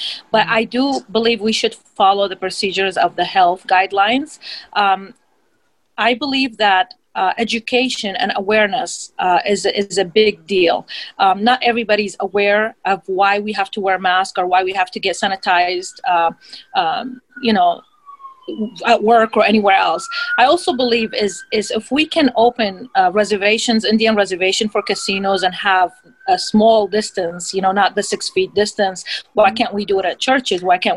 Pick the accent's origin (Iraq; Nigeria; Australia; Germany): Iraq; moved away; I grew up in a war zone. I grew up in Iraq where we had to, our priority was food and shelter.